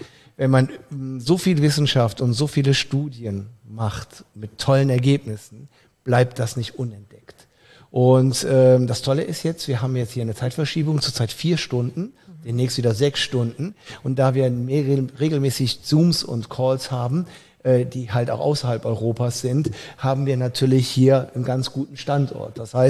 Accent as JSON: {"language": "German", "town": "Cologne", "region": "North Rhine-Westphalia", "country": "Germany", "said": "ich bin Kölner."}